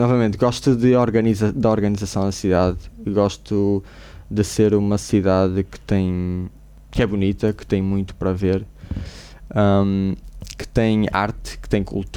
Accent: Portugal; eu sou uma pessoa que vim de Portugal

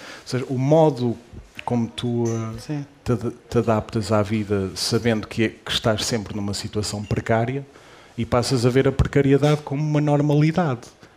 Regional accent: Vila do Conde, Porto, Portugal; Eu sou de Vila do Conde.

